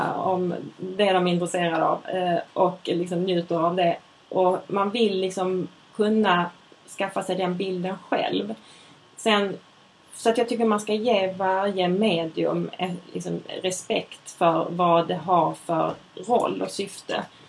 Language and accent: Swedish; Skåne, Sweden; Ja, och det, jag är från Skåne alltså.